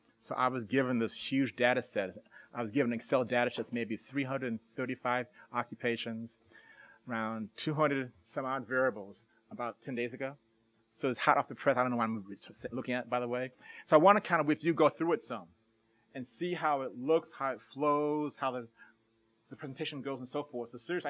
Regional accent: Chicago, Illinois, United States; I was born and raised in Chicago.

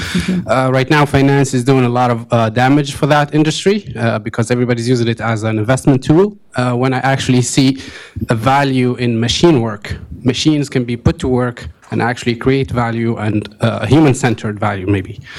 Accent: Tunisia; I'm from Tunisia.

